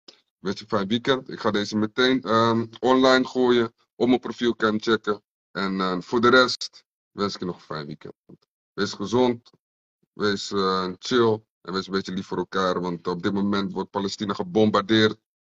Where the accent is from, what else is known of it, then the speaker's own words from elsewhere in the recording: Suriname; als de camera's uit zijn en we zijn Surinamers onder elkaar, is het echt een Suriname.